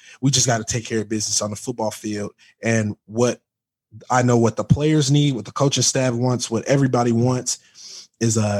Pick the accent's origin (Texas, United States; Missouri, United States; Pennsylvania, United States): Texas, United States; Me being from Texas, I have to look at it from both angles because I'm a Texan